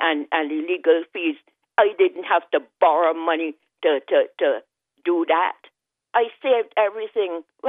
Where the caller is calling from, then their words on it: Caveville, Saint Michael, Barbados; Number 24, Dunder Park, Caveville, St. Michael.